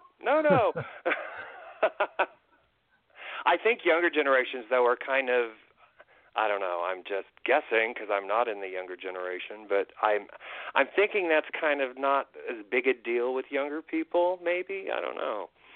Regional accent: Indiana, United States; I'm from Indiana. I hate asking people for money.

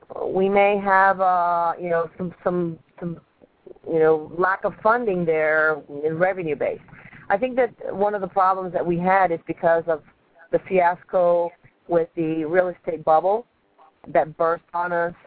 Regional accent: Baton Rouge, Louisiana, United States; also born or lived in Havana, Cuba; now in Miami, United States; I was born in Havana, Cuba. I grew up in Baton Rouge, Louisiana, so I am a Southern girl every way. I moved to Miami with my daughter 22 years ago

